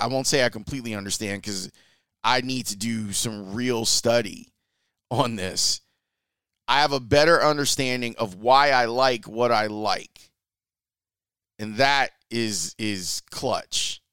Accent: Chicago, Illinois, United States; Now look, I am a simple man. I am from Roseland.

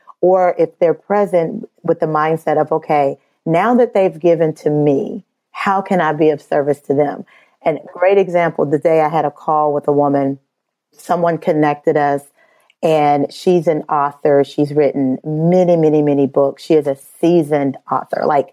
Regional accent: Midwest, United States; I'm from the Midwest. I'm from that family.

